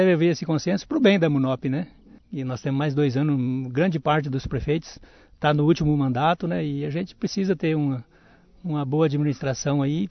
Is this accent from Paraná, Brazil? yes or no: yes; Itambaracá, Paraná, Brazil; Nós somos naturais aqui em Itambaracá e gostamos dessa cidade